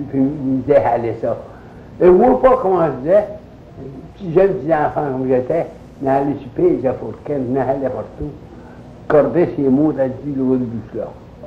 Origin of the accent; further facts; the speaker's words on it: Fort Kent, Maine, United States; Fort Kent.